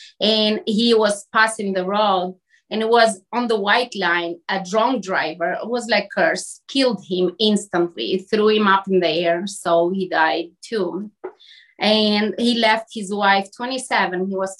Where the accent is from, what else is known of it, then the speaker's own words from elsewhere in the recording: Albania; English is a second language; So I was born in Albania in a family of six siblings, and I have two wonderful parents, mom and dad. But at the time that I was born and growing, it was communist country.